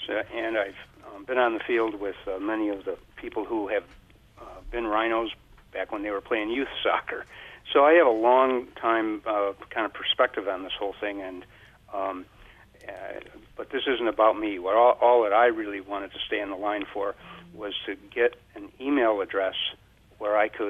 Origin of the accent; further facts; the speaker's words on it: Caledonia, United States; I'm from Caledonia, but I only sleep here.